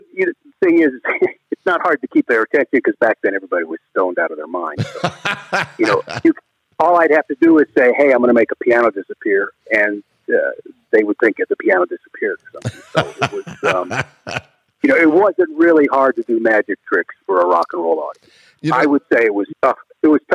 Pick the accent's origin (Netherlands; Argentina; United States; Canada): United States; the South; well, I grew up in the South.